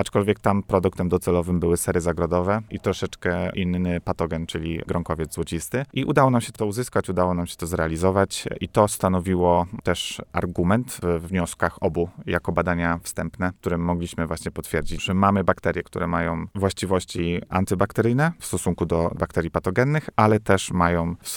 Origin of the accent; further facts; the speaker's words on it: West Pomeranian Voivodeship, Poland; a jestem z okolic Kołobrzegu